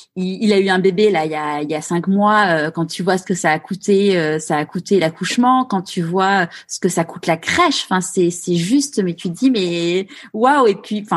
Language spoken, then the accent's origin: French; Neuilly-sur-Seine, Île-de-France, France; moi j'ai grandi à Neuilly-sur-Seine